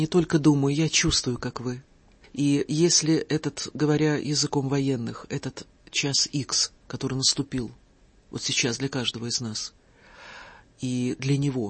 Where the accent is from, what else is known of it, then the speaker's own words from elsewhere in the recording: Russia; born there; я счастлива, что я родилась в России.